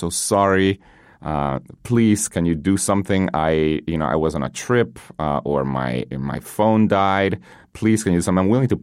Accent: Guatemala; English is a second language; I grew up in Guatemala. Learning English was a huge thing.

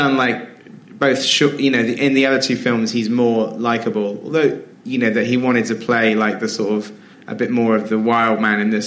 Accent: Wells, South West England, United Kingdom; When we were making Hot Fuzz, because we made Hot Fuzz in my hometown, so we were shooting in my hometown, which wasn't originally the plan. It was like written with Wells in Somerset in mind

